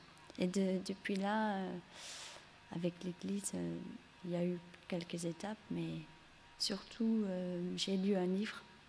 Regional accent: England, United Kingdom; French is a second language; je suis anglaise, ma mère est française, alors si je fais des fautes, c'est pour ça

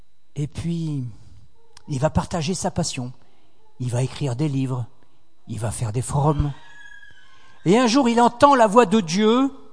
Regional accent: France; Moi, je suis français.

